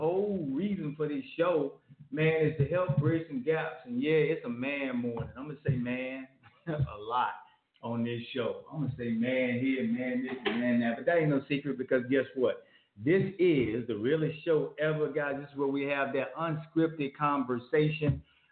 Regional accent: Florida, United States; I'm from Florida, man. I love beats.

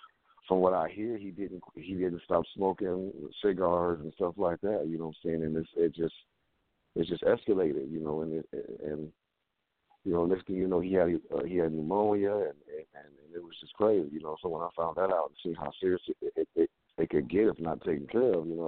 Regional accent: Cleveland, Ohio, United States; moved away as an adult; we came from Cleveland, Ohio. You know, we took one-way bus tickets out to Los Angeles

